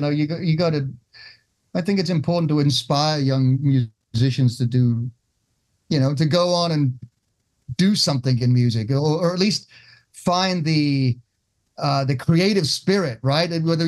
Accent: England, United Kingdom; also born or lived in Fiji; now in Spain; And growing up in England and then being in Fiji I sort of knew that, but I didn't have any connection with them at the time. So when we moved to Spain in 1981, we happened to fall right in this real, really musical neighborhood.

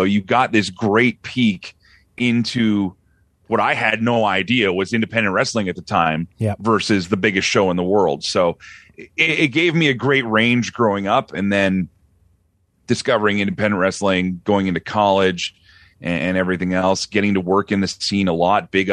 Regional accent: Arnprior, Ontario, Canada; also born or lived in North York; now in Alberta, Canada; I'm not born and bred Albertan either. I'm actually a product of North York, Ontario, growing up in Armprior, Ontario, in the Ottawa Valley there.

